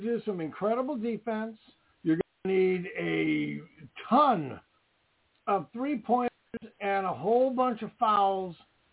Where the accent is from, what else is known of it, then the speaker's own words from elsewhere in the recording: Washington, United States; That was Gonzaga from my home state